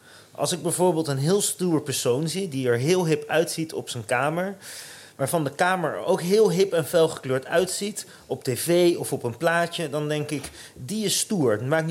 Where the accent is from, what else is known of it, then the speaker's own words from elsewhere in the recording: Utrecht, Netherlands; now in Amsterdam, Netherlands; Ik was net naar Amsterdam verhuisd. Ik kom eigenlijk uit Utrecht. En ik wou weg uit Utrecht omdat ik het gevoel had dat Utrecht te klein voor mij was.